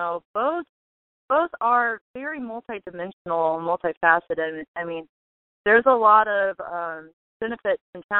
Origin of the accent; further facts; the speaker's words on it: Midwest, United States; I mean, I grew up in the Midwest, 16 acres out off the Missouri River Valley, and Daddy is just a big outdoorsman